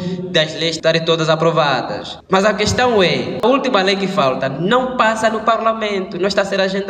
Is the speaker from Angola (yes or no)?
yes; Angola; nossa enquanto angolana